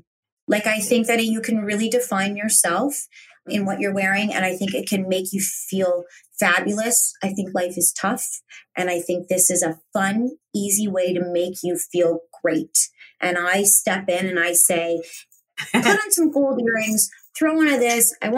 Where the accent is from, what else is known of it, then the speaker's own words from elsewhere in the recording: Canada; We're really Canadian.